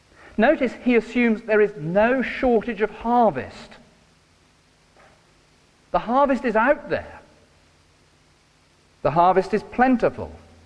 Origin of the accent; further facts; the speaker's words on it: South West England, United Kingdom; I come from Cornwall originally, and on my parents' farm, there's a cider orchard